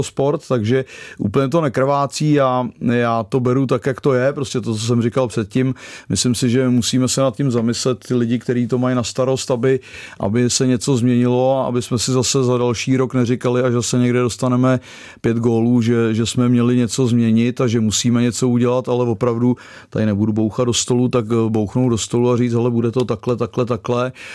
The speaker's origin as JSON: {"language": "Czech", "region": "Prague", "country": "Czechia", "said": "já jsem vyrostl ve Spartě, jsem z Břevnova teda"}